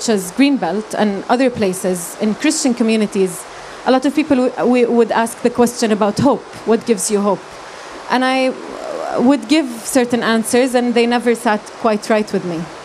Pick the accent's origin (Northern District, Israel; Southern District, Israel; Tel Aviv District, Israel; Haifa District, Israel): Northern District, Israel; Nazareth; English is a second language; now in Jerusalem; I was born and raised in Nazareth. I'm now based in Jerusalem.